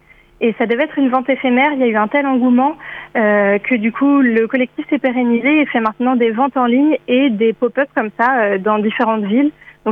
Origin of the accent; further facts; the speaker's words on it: Lannion, Brittany, France; Et donc moi je suis originaire de Lannion et c'était tout naturel pour moi de revenir vers Lannion et d'ouvrir mon atelier à Lannion.